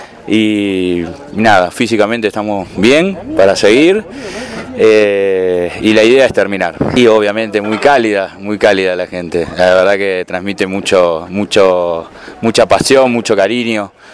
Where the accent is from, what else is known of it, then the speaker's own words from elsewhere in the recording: Rosario, Santa Fe, Argentina; somos de Argentina, de Rosario.